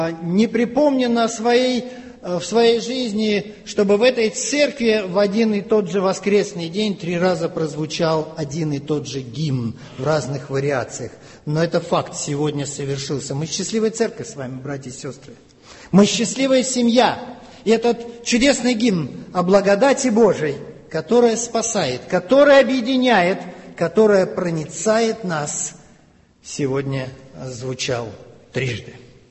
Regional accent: Moscow, Russia; а мы с вами из Москвы, из России

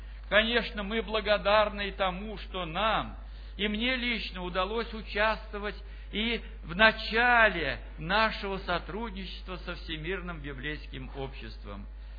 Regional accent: Moscow, Russia; Я сказал, что я из Москвы, исполняю такое-то служение.

